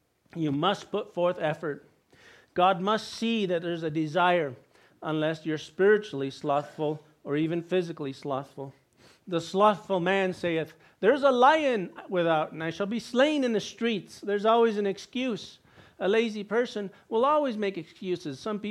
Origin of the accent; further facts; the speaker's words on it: Pecos, New Mexico, United States; I grew up with him in Pecos, New Mexico. We went to high school together.